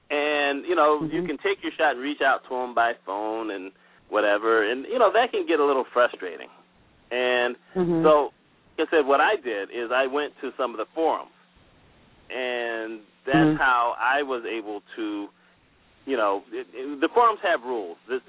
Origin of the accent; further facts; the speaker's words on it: United States; I highlighted myself as an American writer, lived in New York